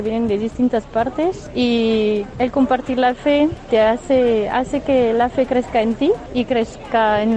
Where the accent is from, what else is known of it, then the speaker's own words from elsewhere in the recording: Marseille, Provence-Alpes-Côte d'Azur, France; now in Burgos, Spain; soy francesa de Marsella y llevo 15 años en Burgos.